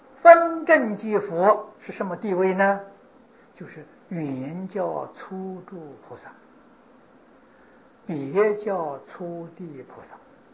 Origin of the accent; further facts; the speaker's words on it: Taiwan; 现在我们台湾人的富裕啊，在全世界人都知道啊。